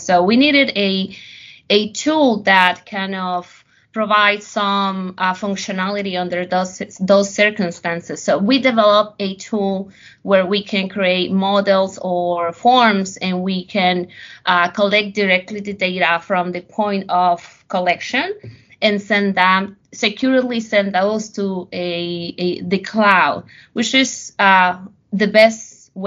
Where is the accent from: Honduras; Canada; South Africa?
Honduras; moved away as an adult; now in United States; I am from Honduras